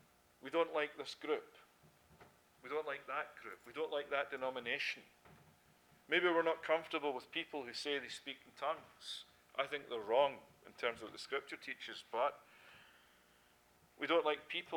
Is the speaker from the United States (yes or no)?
no; Scotland, United Kingdom; accent: Scottish; if you dropped me in the streets of Paris, far less my Scottish accent, I just couldn't speak French.